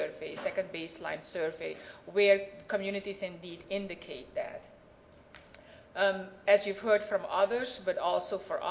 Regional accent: New Orleans, Louisiana, United States; when people ask me where I'm from, and I say I'm from New Orleans

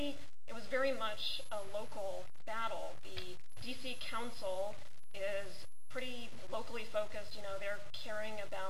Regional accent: Florida, United States; Florida, my home state, had voted by an astounding 71% for smoke-free restaurants

